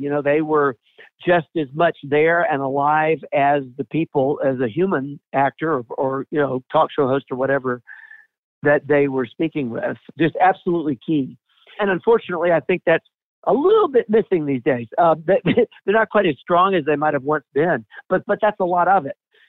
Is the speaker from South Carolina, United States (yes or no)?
no; Atlanta, Georgia, United States; I'm from Atlanta originally. I still live here.